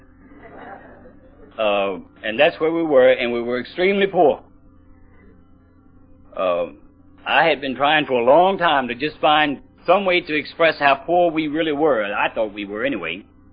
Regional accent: Fredericksburg, Virginia, United States; also born or lived in Port Royal Forks; My hometown is Fredericksburg, Virginia.

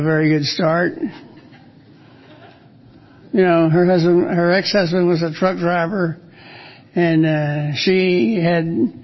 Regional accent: Dallas, Texas, United States; born there; I was born in Dallas, Texas, St. Paul's Hospital.

